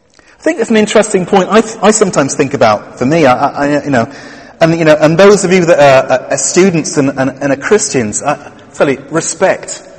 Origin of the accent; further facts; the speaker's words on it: Barry, Wales, United Kingdom; I grew up in South Wales. And, where I lived, just around the coast of Barry, just outside of Cardiff, it's a place known for its hills.